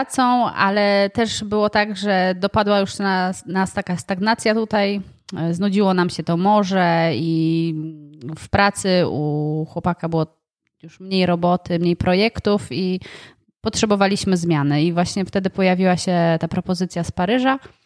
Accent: Gdynia, Pomeranian Voivodeship, Poland; also born or lived in Paris; now in Nice, France; Oryginalnie, tak jak mówiłeś, jestem z Gdyni

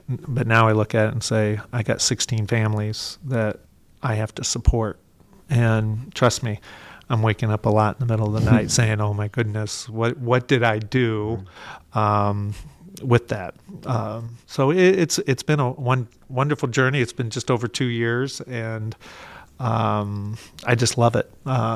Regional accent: Lakeville, Indiana, United States; You know, my wife grew up in Mishawaka. I grew up in Lakeville. My family's here.

